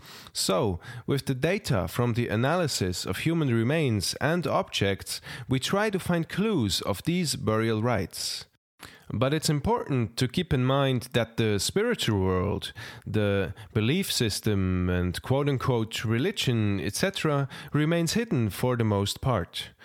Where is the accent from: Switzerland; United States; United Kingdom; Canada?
Switzerland; I'm from Switzerland and I studied prehistoric archaeology.